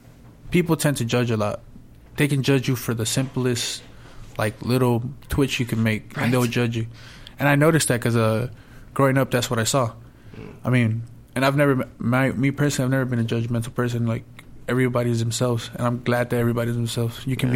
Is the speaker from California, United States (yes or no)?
yes; Inglewood, California, United States; Like, born and raised in Inglewood.